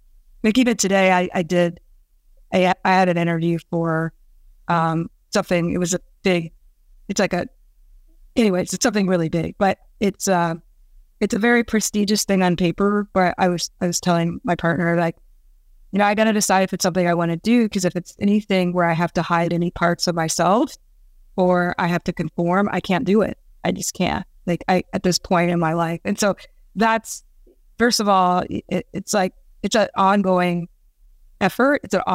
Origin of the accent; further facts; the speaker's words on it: Iowa, United States; So I grew up in Iowa. That's why I grew up in Iowa.